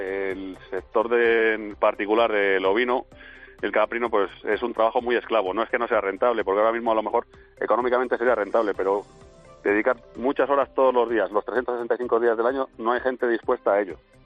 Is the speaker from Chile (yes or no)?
no; Los Huertos, Castile and León, Spain; En mi pueblo, en Los Huertos, normalmente antes ha habido 3 rebaños